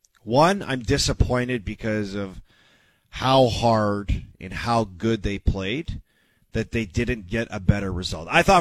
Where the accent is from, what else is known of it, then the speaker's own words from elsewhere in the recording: Canada; That was a really, really proud moment for me yesterday as a Canadian because I felt the emotions of being Canadian.